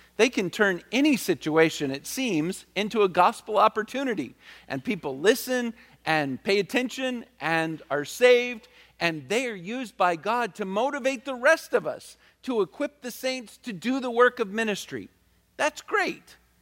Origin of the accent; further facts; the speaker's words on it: the South, United States; You know, I grew up in the South, and churches I had, we had revivals